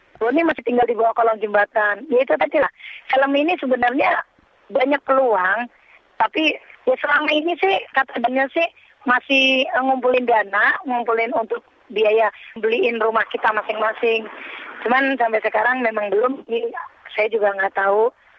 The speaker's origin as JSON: {"language": "Indonesian", "region": "Jakarta", "country": "Indonesia", "tie": "born or raised there", "said": "karena kita dari kecil saya tuh di Jakarta, Jadi pengetahuan saya taunya di Jakarta."}